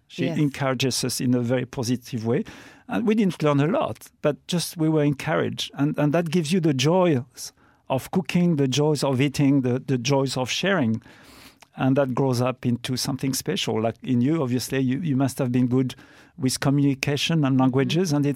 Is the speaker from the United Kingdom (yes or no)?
no; Loire Valley, France; English is a second language; I grew up in the Loire Valley, so that's where the chateaux are.